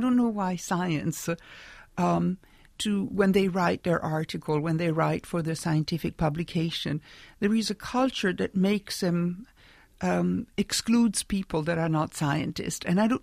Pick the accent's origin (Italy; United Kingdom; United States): Italy; English is a second language; But see, I grew up in Italy and in the 70s